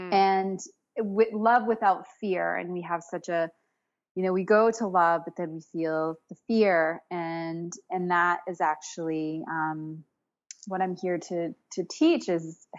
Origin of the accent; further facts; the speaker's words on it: New England, United States; I'm from New England. I was like, brings me to Chatham.